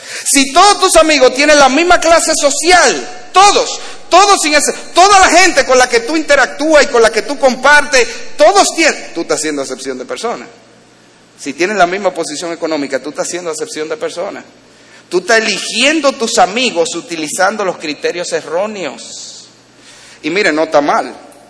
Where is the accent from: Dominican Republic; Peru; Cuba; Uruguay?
Dominican Republic; Mi hermano, soy muy dominicano.